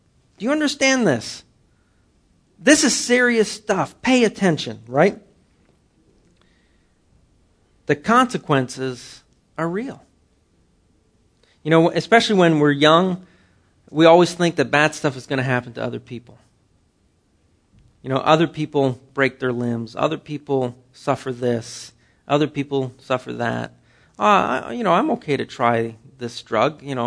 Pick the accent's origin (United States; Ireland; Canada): Canada; Ottawa, Ontario; You know, I grew up in Ottawa, the capital of Canada, and in winter, it is cold up there.